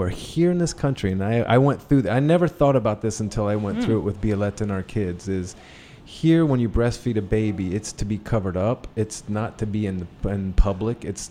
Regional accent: United States; I mean, I am an American and born here, raised here in different parts of the U.S.

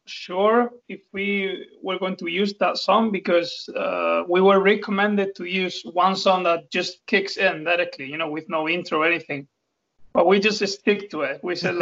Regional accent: Andalusia, Spain; English is a second language; moved away as an adult; now in Iceland; I got into the band in 2017 when I moved to Iceland. I'm from South Spain. I was born and raised in South Spain. Then I moved to Iceland

